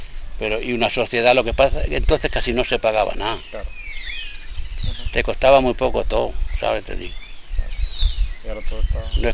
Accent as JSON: {"language": "Spanish", "region": "Community of Madrid", "country": "Spain", "said": "Ah, soy madrileño."}